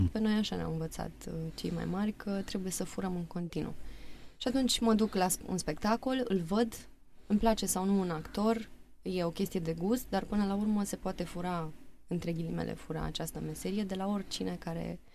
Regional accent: Buzău, Buzău County, Romania; Vorbesc în românește, sunt din Buzău eu.

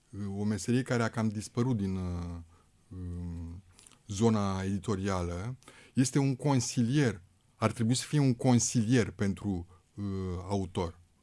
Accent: Galați, Galați County, Romania; eu sunt băiat din Galați, adică galațeni de-ai mei

